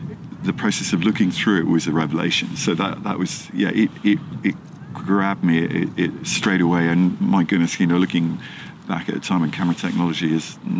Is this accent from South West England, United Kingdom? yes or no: yes; Exeter, South West England, United Kingdom; also born or lived in London; I'm from Exeter, so from the other end of the country, and ended up in London